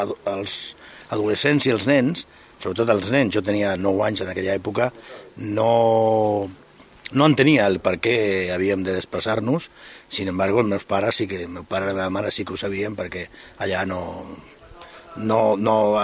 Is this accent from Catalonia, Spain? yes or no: no; Jaén, Andalusia, Spain; Catalan is a second language; som de Jaén, però també a l'estat tan a prop de Granada hi ha una barreja de manera de construir frases molt...